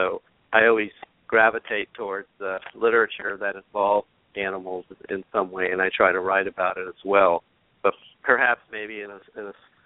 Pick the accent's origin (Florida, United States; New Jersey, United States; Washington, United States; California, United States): Florida, United States; Miami; now in Tallahassee, United States; And I'm from Miami originally, so it was an adjustment moving to a small town from a big city, as it was to move to Tallahassee.